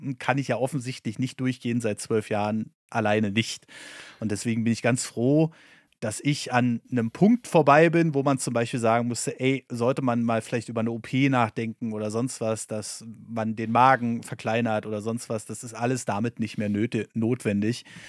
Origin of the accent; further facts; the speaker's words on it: Berlin, Germany; als Berliner kommst du in Baden-Württemberg nicht klar.